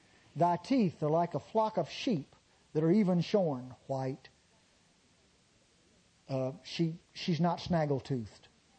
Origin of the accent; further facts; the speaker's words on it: the South, United States; Now, I'm from the Old South. I'm 57.